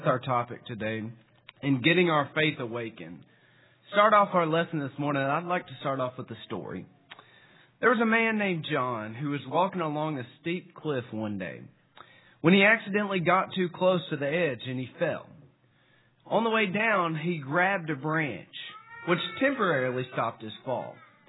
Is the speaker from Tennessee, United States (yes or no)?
yes; South Fulton, Tennessee, United States; I'm from South Fulton, Tennessee, and I worship at the Smith Street Church of Christ there in South Fulton.